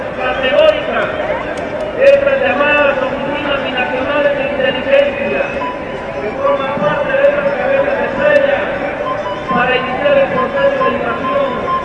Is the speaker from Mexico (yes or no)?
yes; Mexico; Como mexicanos mismos, no vamos a permitir que siga este proceso de invasión.